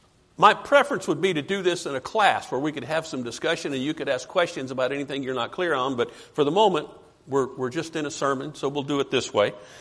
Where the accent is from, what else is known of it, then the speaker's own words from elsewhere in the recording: West Virginia, United States; I grew up in West Virginia hunting squirrels as a kid.